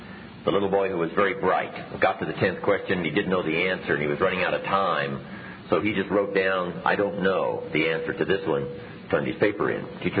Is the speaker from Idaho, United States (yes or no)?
yes; Idaho, United States; I grew up in Idaho, a little small village in the southwest corner of Idaho. My father still lives in this little farm community where I grew up on the old homestead.